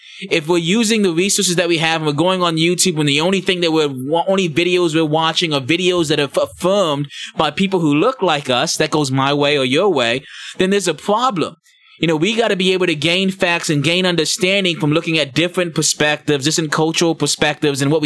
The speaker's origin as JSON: {"language": "English", "town": "Stone Mountain", "region": "Georgia", "country": "United States", "tie": "born or raised there", "said": "I'm black and I'm from Stone Mountain. So like I literally grew up 2 minutes from KKK headquarters."}